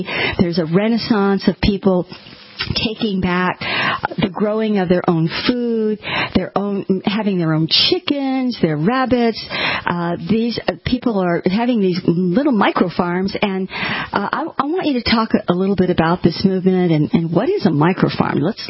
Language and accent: English; Virginia, United States; I grew up in Northern Virginia also. My dad was a diplomat, so our paths may have crossed before.